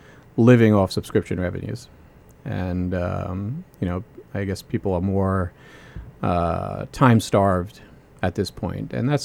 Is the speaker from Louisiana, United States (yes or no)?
no; Babylon, New York, United States; also born or lived in Brooklyn; I grew up in Babylon.